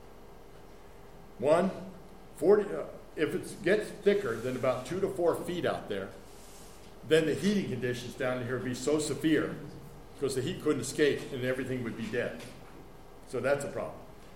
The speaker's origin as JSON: {"language": "English", "region": "California", "country": "United States", "tie": "born or raised there", "said": "Because this is not California. I grew up in California. I understand those things."}